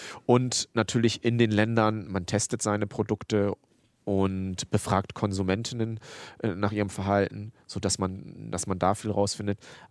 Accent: India; now in Hamburg, Germany; wenn man jetzt gerade hier in Hamburg, weiß ich nicht, 0 Grad und in Indien, wo ich herkomme, sind es 25 Grad.

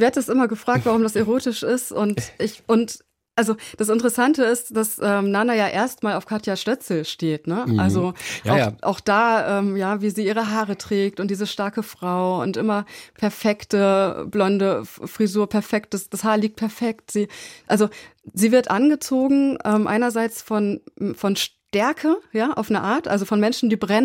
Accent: West Germany, Germany; selber komme ich einfach aus Westdeutschland.

